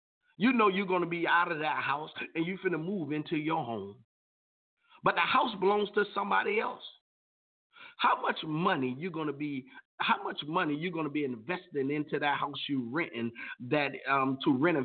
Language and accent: English; Florida, United States; I'm a firm believer that even though I'm from Florida and there's some devastating stuff happening in Florida